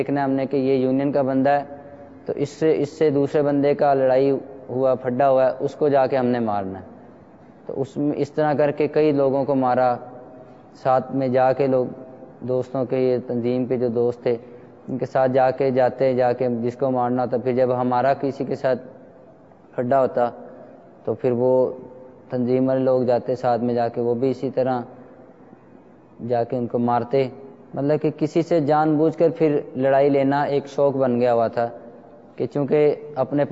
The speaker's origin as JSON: {"language": "Urdu", "town": "Lahore", "region": "Punjab", "country": "Pakistan", "said": "اور میرا تعلق لاہور مرکز الاولیاء سے ہے۔ میرا تعلق ایک ایسے گھرانے سے ہے کہ جو شروع سے ہی مذہبی رجحان تھا جن کا۔"}